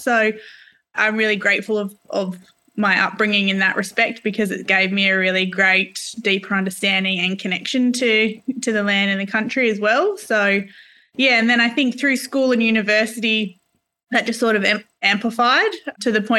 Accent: Western Australia, Australia; I grew up in the Wheat Belt region of Western Australia

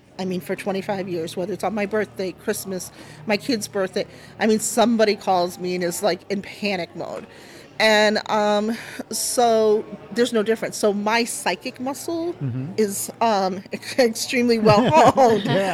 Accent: Cleveland, Ohio, United States; I grew up in Cleveland and used to ride the bus sometimes

